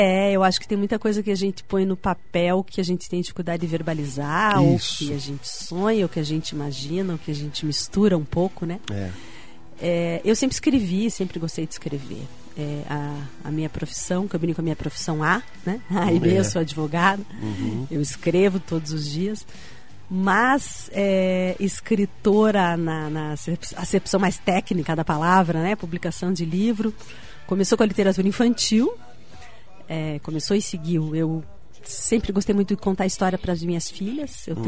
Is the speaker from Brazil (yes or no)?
yes; Curitiba, Paraná, Brazil; Sou daqui, nasci em Curitiba, uhum. Mãe curitibana, pai egípcio.